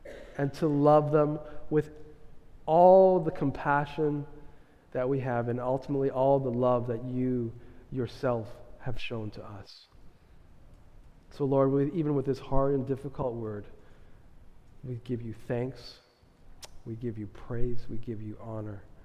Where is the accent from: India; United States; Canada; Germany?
Canada; on the surface, we all get along because we're Canadian.